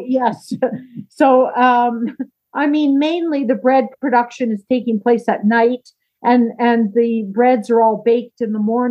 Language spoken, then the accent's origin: English; Ottawa, Ontario, Canada; So I grew up in Ottawa, but my family, my parents were both born in the province of Quebec.